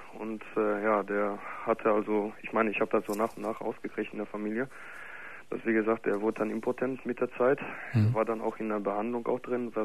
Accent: Gelsenkirchen, North Rhine-Westphalia, Germany; Ich komme nämlich aus Gelsenkirchen im Ruhrpott.

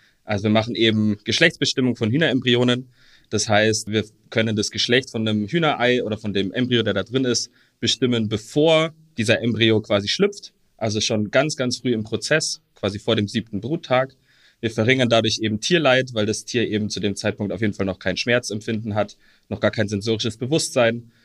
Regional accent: Munich, Bavaria, Germany; Ich komme eben auch aus München. Ich bin 31 Jahre alt

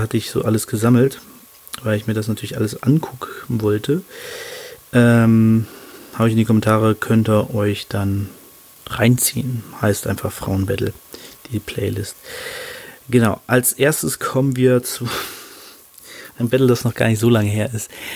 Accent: Hanover, Lower Saxony, Germany; aus Hannover, meiner Heimatstadt, und wo ich auch sende, sage ich mal

